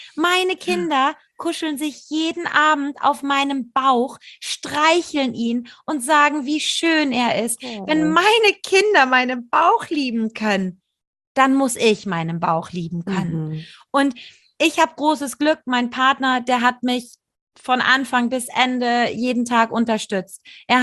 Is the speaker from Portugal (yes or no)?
yes; Portugal; Ich bin in Portugal aufgewachsen, da war Nacktheit einfach Standard.